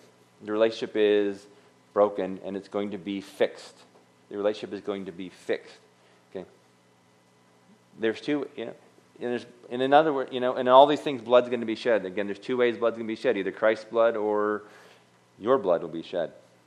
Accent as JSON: {"language": "English", "town": "Pittsburgh", "region": "Pennsylvania", "country": "United States", "said": "Or I'm from Pittsburgh, we call it the Yinzer Bible app."}